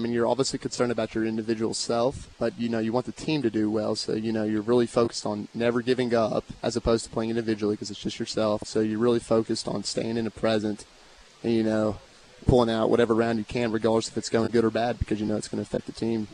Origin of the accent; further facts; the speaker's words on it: Little Rock, Arkansas, United States; Yeah, it was fun having, you know, a lot of people from my hometown here just being, from Little Rock.